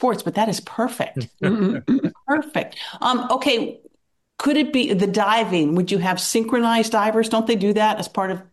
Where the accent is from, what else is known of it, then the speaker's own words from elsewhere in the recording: Pittsburgh, Pennsylvania, United States; This past week you were in Pittsburgh, my hometown, at a conference.